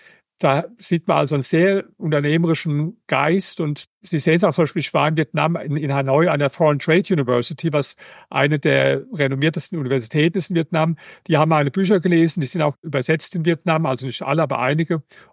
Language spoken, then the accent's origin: German; Germany; ich komme ja hier aus Deutschland.